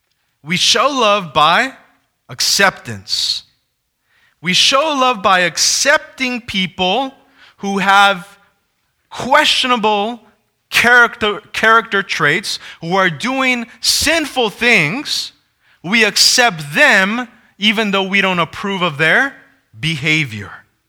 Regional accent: California, United States; I love basketball too. I'm from California.

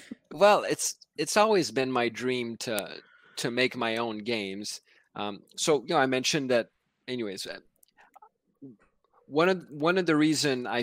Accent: Canada; now in United States; as I'm Canadian.

